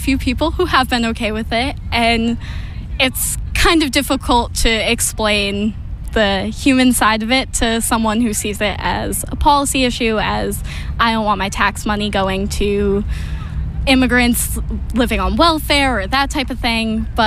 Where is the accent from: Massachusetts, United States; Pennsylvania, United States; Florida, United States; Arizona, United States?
Massachusetts, United States; Upton; I'm from Upton, Massachusetts.